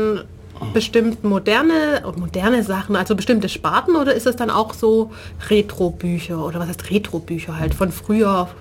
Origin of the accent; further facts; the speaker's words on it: Neu-Ulm, Bavaria, Germany; Ich komme aus Neu-Ulm.